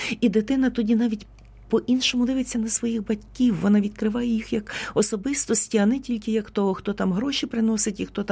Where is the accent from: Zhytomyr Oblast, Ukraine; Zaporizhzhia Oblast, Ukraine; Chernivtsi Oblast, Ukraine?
Chernivtsi Oblast, Ukraine; Mamaivtsi; born there; Народилася я на Буковині під Чернівцями, там таке дуже гонорове село Мамаївці, гарне таке величезне село, в ньому тепер 4 церкви, але набагато більше ресторанів, ну таке воно пишне село.